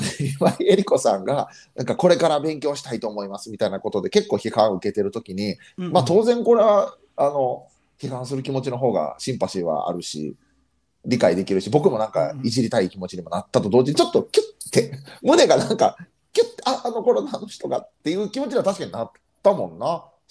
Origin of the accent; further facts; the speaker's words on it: Nara, Japan; うん、なるほど、なるほど。僕の地元。いいですね、奈良県。